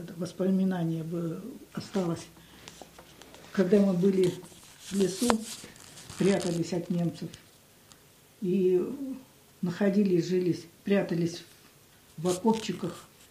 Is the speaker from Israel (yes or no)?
no; Oseredniki, Vitebsk Region, Belarus; Родилась я в Белоруссии. Деревня Осередники Дресинского района Витебской области.